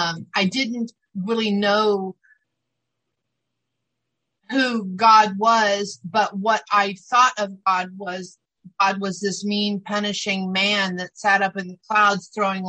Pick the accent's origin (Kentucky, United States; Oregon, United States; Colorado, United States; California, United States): California, United States; also born or lived in Pennsylvania; I was born in Pennsylvania and to a workaholic, bipolar father and a drunk mother. And they split up when I was two, and my dad moved across country to California.